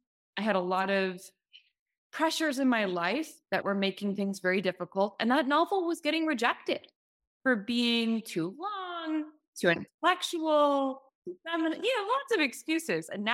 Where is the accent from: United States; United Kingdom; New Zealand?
United States; New York; We grew up in the Catskills, rehabilitating wild raccoons and possums.